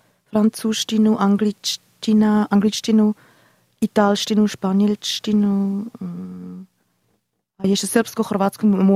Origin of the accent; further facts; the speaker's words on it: Switzerland; Slovak is a second language; tam vyzeralo ako u nás v Švajcarsku, tá príroda.